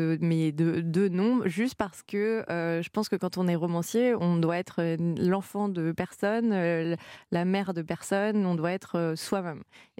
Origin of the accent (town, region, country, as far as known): France; now in United States